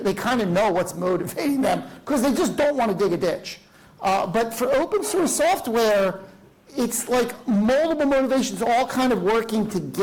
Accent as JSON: {"language": "English", "town": "Philadelphia", "region": "Pennsylvania", "country": "United States", "said": "I am from Philadelphia."}